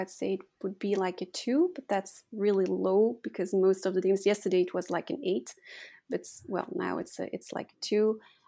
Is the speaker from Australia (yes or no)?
no; Belgium; I'm from Belgium, which you will probably